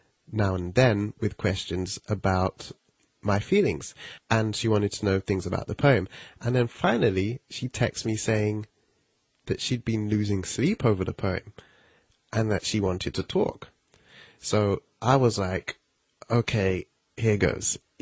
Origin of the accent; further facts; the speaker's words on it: United Kingdom; Or if you're American, a cell phone. But I'm British, so I'm saying mobile.